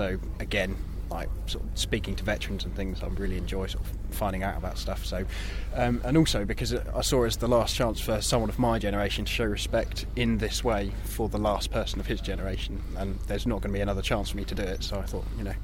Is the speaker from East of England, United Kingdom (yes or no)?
yes; East of England, United Kingdom; I'm from Suffolk.